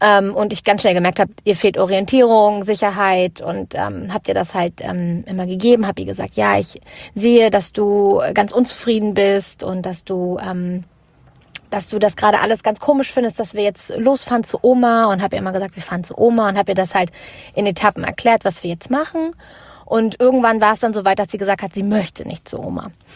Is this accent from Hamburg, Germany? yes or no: no; Lüneburg, Lower Saxony, Germany; ich komme aus Lüneburg und meine Tochter ist 2,5.